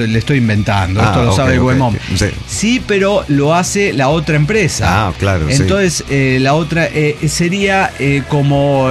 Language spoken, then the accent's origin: Spanish; Salta, Argentina; Soy el … de Salta, Argentina.